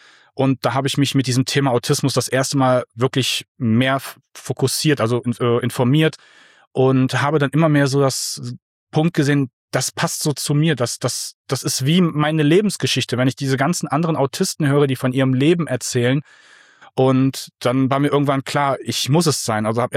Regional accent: Düsseldorf, North Rhine-Westphalia, Germany; born there; now in Fulda, Germany; Genau, ich bin in Düsseldorf geboren. Im November 2020 bin ich mit meiner damaligen Ex-Frau, also noch damals Frau, hier hingezogen in den Vogelsbergkreis.

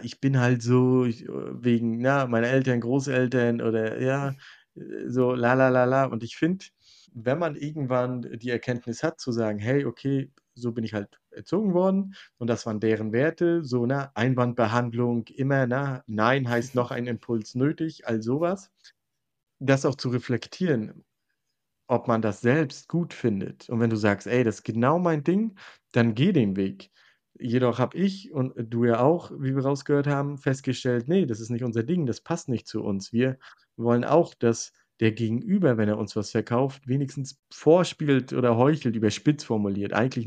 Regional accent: Northern Germany, Germany; ich bin Norddeutscher

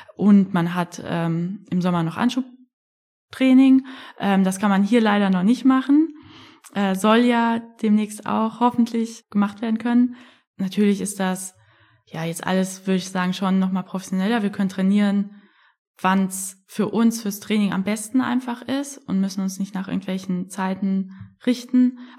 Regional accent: Frankfurt, Hesse, Germany; ich komme ja aus Frankfurt

